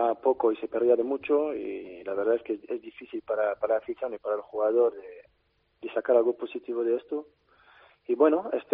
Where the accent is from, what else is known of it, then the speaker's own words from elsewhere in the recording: France; Spanish is a second language; Suena raro siendo francés que diga eso, pero bueno, es el club con quien más me identifico.